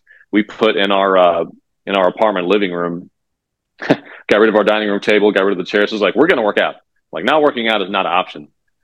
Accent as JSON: {"language": "English", "town": "Raleigh", "region": "North Carolina", "country": "United States", "tie": "born or raised there", "said": "And then I find this private facility in my hometown here in Raleigh, North Carolina."}